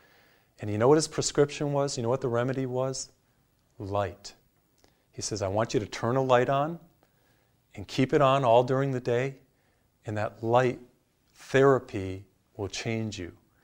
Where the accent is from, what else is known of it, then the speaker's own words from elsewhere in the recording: Massachusetts, United States; I remember when I was a seminarian in Chicago, for example, I came from Massachusetts.